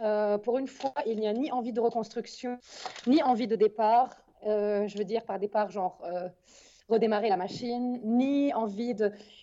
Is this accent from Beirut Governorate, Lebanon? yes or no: yes; Beirut, Beirut Governorate, Lebanon; Ils te disent, tu viens d'où? Beyrouth. Tu cours où? À Beyrouth.